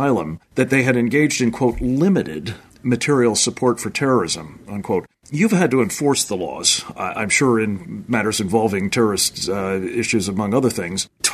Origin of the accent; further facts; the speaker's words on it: Pennsylvania, United States; the 10th District of my home state, Pennsylvania